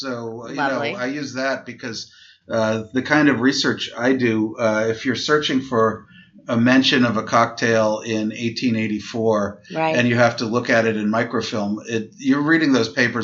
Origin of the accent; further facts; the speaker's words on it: New York City, New York, United States; I'm a New Yorker.